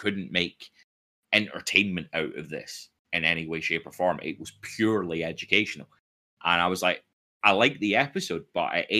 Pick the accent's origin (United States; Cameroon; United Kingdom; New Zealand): United Kingdom; Scotland; He's from England, I'm from Scotland, we'll pick one from each.